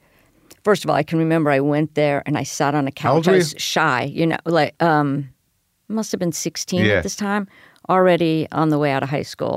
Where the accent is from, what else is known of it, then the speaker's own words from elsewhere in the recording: Miami, Florida, United States; I come from Miami, Florida.